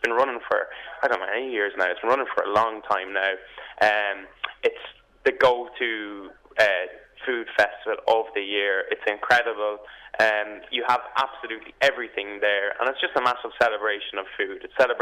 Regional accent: Ireland; And also, us as Irish, we like to celebrate and we like to party, don't we?

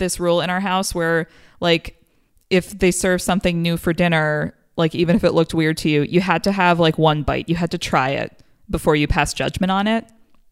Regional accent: United States; I feel very strongly about that as an American comics fan

